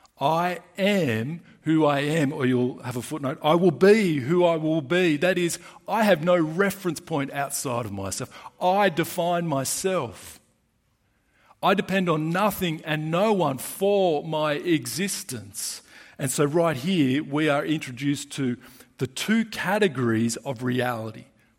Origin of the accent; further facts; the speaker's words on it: Australia; I am Australian according to nationality.